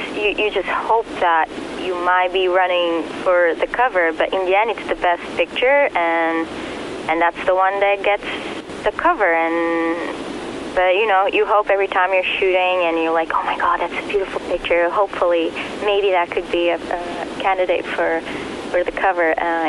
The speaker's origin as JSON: {"language": "English", "country": "Portugal", "said": "Portuguese, from Portugal."}